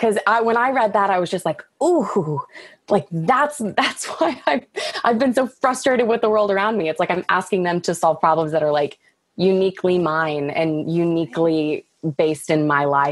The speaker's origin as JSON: {"language": "English", "town": "Dallas", "region": "Texas", "country": "United States", "tie": "born or raised there", "said": "I went to kind of a rural school, and growing up in Dallas, like it just wasn't, I missed the city and I missed like being there."}